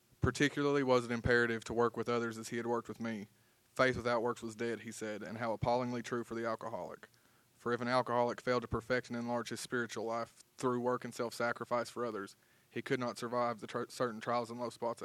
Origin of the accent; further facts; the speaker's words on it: Kentucky, United States; I didn't raise my hand, but I'm from Kentucky, and Kentucky walked in too while I was back here.